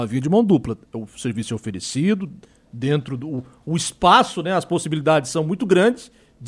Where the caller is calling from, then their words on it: Bom Jesus, Brazil; resgatei um cachorro na rua, sou do Bom Jesus, se tem vaga.